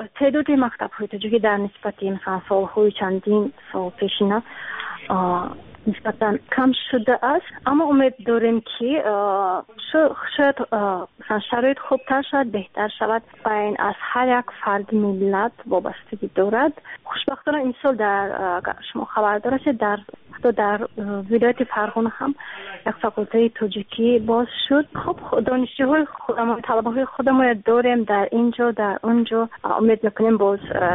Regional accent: Uzbekistan; ما در وطن خودم هستیم.

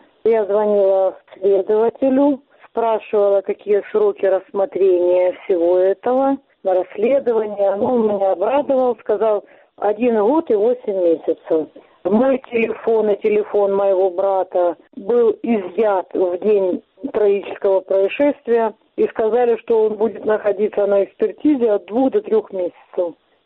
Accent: Donetsk, Donetsk Oblast, Ukraine; Пришла война в мой родной город, в мой дом. Вот я, конечно, тоже не осталась в стороне. Я всегда везде открыто говорила, что для меня одна родина Украина, и что Донецк – это Украина.

